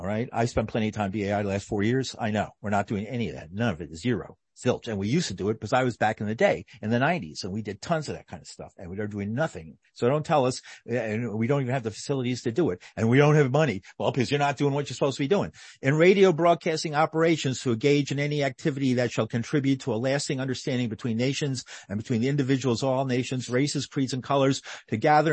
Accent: Bronx, New York, United States; I remember that well. I grew up in the Bronx.

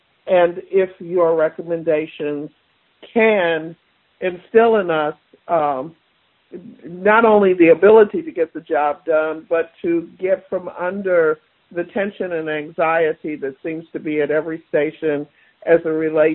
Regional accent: Houston, Texas, United States; based on the fact I'm from Houston.

